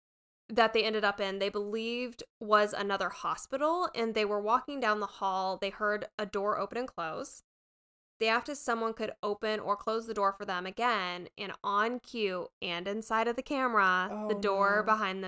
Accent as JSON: {"language": "English", "town": "Moosup", "region": "Connecticut", "country": "United States", "tie": "born or raised there", "said": "I grew up in Moosup, and me and my friend went there with our two girlfriends when we were younger"}